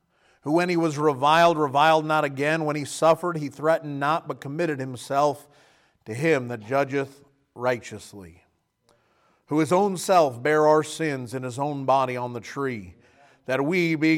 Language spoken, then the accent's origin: English; United States; As an American, I think you ought to remember those who have given their lives so you're still in freedom and liberty today.